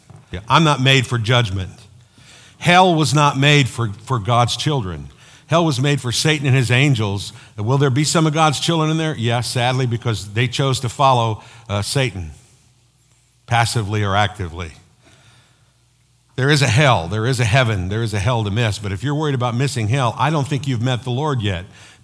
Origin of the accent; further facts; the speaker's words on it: United States; Because the only thing I have to offer is money because I'm an American.